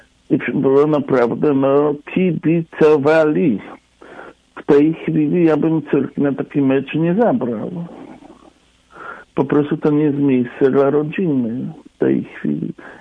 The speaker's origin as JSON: {"language": "Polish", "town": "Poznań", "region": "Greater Poland Voivodeship", "country": "Poland", "said": "ja jestem poznaniakiem"}